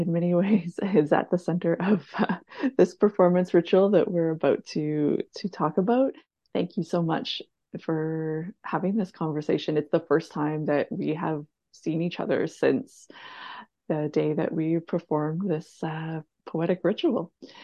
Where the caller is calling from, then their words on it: Montreal, Quebec, Canada; I'm tuning in from Jaujage, Montreal.